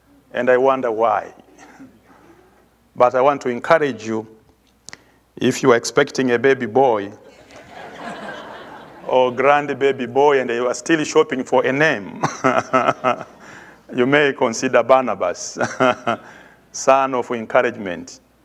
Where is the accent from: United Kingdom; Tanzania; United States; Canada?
Tanzania; And in the south, we are bordering Zambia, Malawi, and Mozambique. On the eastern part, we are bordering Indian Ocean